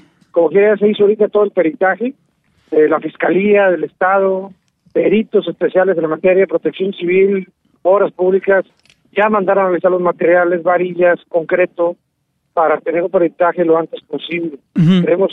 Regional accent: Tamaulipas, Mexico; como alcalde de Ciudad Madero, como tamaulipeño, como mexicano, me siento orgullosísimo.

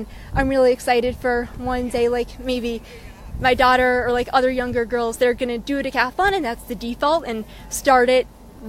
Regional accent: Raleigh, North Carolina, United States; I'm from Raleigh, North Carolina.

